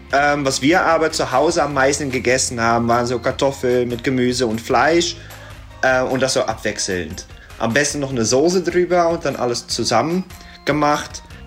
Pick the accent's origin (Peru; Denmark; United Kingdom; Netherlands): Netherlands; Holland, weil es halt meine Heimat ist.